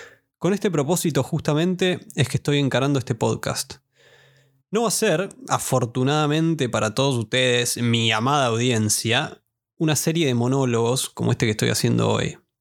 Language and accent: Spanish; Argentina; siendo yo argentino, pareciera ser lo más razonable